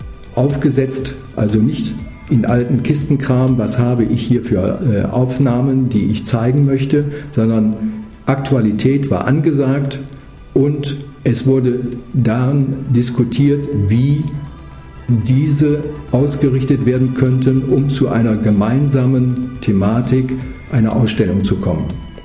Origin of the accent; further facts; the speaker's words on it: Ratingen, North Rhine-Westphalia, Germany; ich komme aus Ratingen